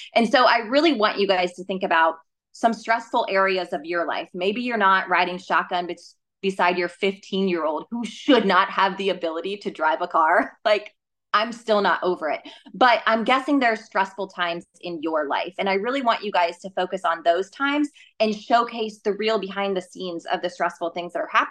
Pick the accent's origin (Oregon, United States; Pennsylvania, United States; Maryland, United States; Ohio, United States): Ohio, United States; I'm from Ohio. It was typically 15 and a half before you could get behind the wheel.